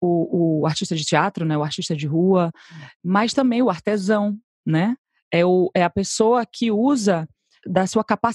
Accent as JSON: {"language": "Portuguese", "town": "Salvador", "region": "Bahia", "country": "Brazil", "said": "eu sou baiana em primeiro lugar, Monique, porque eu acho que isso me define muito como pessoa. Eu sou muito apaixonada pela minha terra, sou muito apaixonada por Salvador."}